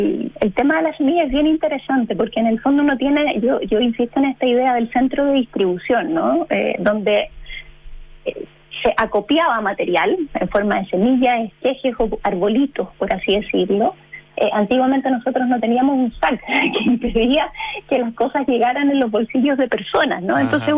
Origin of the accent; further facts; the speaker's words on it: Magallanes, Chile; also born or lived in Valparaíso / Punta Arenas; en Tierra del Fuego crecí. Yo me declaro fueguina, si me apuran un poco. Me gusta ese término también.